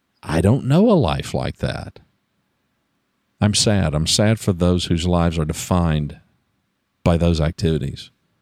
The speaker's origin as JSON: {"language": "English", "region": "Louisiana", "country": "United States", "tie": "born or raised there", "also_born_or_lived": "Oklahoma / Texas", "said": "I was born in America. I was born in a small town in Oklahoma. I largely grew up in Louisiana. I've lived all of my life in Louisiana, Texas, and Oklahoma."}